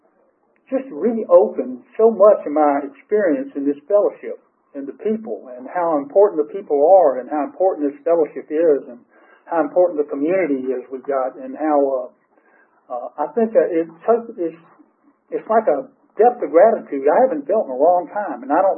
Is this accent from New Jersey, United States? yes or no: no; Atlanta, Georgia, United States; I was born here in Atlanta in 1949 at, what was it, some hospital downtown. but anyhow, I grew up here.